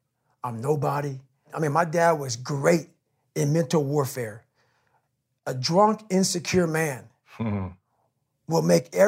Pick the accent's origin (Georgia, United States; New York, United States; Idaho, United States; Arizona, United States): New York, United States; Buffalo; born there; also born or lived in Indiana; I was born in Buffalo, New York.